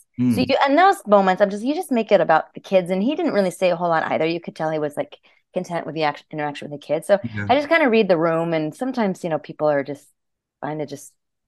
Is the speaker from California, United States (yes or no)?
yes; California, United States; now in New York, United States; I grew up in California at the dry heat, which I can handle a little bit more.